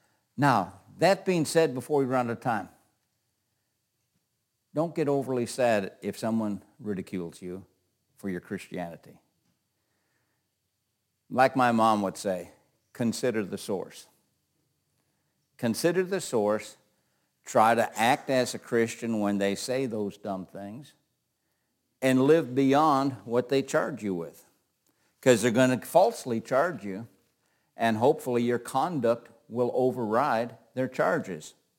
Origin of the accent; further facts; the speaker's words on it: United States; and by the way, I am so grateful I'm American, so don't misconstrue this.